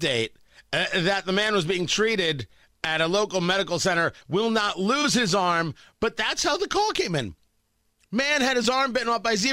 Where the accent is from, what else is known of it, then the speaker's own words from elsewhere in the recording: Middletown, New Jersey, United States; I grew up in Middletown, New Jersey. And I grew up behind a horse farm.